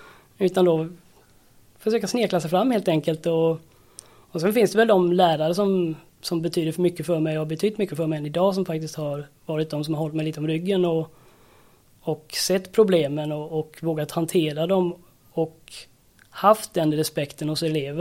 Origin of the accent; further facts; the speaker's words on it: Färjestaden, Kalmar County, Sweden; Jag uppvuxen på Öland med brofästet i Färjestaden.